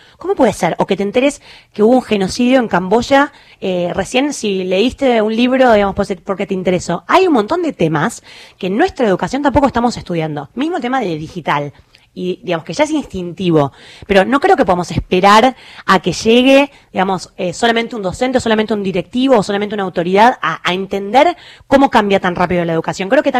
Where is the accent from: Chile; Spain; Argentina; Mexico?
Argentina; los argentinos somos latinoamericanos